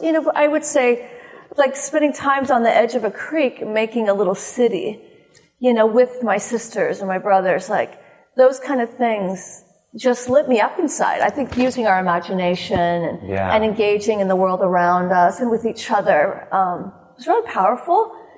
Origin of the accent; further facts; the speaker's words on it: Utah, United States; also born or lived in Idaho; I grew up in Utah and Idaho.